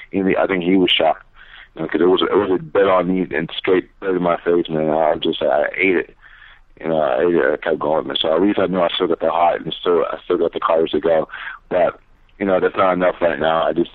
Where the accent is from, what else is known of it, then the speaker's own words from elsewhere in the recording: Boston, Massachusetts, United States; It was cold, a lot of snow, you know, but I'm from Boston, so it wasn't a big deal